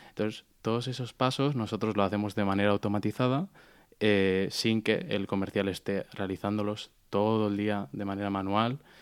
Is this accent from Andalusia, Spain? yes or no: no; Basque Country, Spain; nosotros somos vascos los tres y hemos venido aquí a Lanzadera para ello